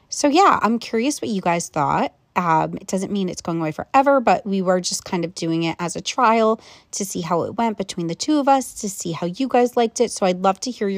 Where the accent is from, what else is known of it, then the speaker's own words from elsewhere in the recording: East Coast, United States; I'm from the East Coast. You know, he grew up more outdoorsy, and I'm like East Coast, lived in the city for a decade